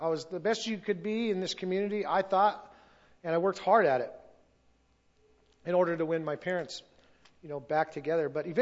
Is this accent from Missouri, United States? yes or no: no; Motley, Minnesota, United States; I grew up here in Motley. I grew up 2 miles south of Motley, past Maury's there, 2 miles past Maury's, on a little farm. We raised some pigs, chickens.